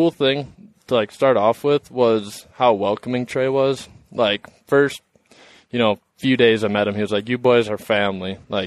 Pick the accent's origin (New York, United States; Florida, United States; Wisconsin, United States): Wisconsin, United States; And, you know, I was from Wisconsin. Only thing I knew was cheese and dairy cows.